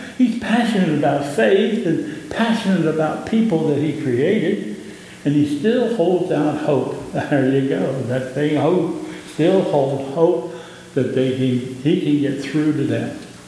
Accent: Pennsylvania, United States; I grew up in Pennsylvania, and we did a lot of trout fishing in Pennsylvania.

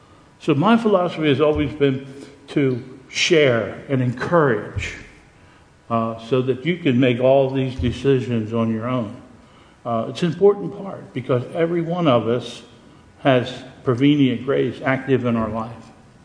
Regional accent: Harrisburg, Pennsylvania, United States; born there; I was born on October the 28th, 1944, in a place called Harrisburg, Pennsylvania.

